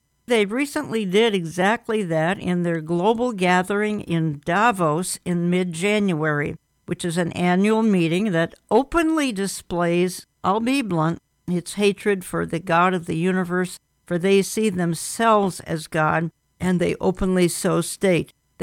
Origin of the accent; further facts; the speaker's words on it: Minneapolis, Minnesota, United States; Here in my hometown of Minneapolis, we see it frequently in the rising crime and violence on our streets.